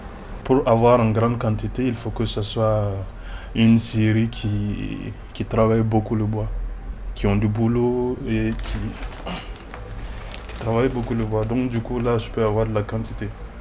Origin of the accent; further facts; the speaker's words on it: Ouagadougou, Centre, Burkina Faso; Même chez moi à Ouaga, il n'y a pas plusieurs points où je peux trouver.